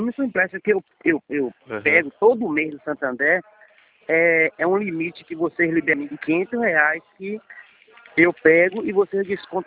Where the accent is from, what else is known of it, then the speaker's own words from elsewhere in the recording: Simões Filho, Bahia, Brazil; E eu sou da cidade de Simões Filho.